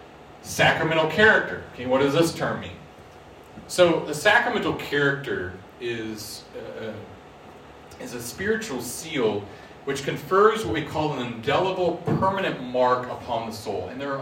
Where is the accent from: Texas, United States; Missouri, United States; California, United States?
Missouri, United States; Springfield; born there; I was born in Springfield, Missouri, on October 11, 1988, on a dark, stormy night.